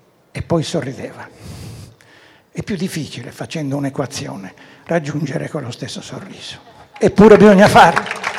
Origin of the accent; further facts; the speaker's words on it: Sardinia, Italy; born there; io sono nato in Sardegna. E la Sardegna è un paese strano, perché è un'isola, pensate, tutta circondata dal mare.